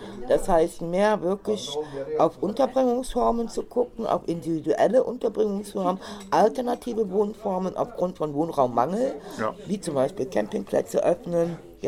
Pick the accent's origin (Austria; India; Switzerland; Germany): Germany; Cologne, North Rhine-Westphalia; Also für mich nicht als Kölner.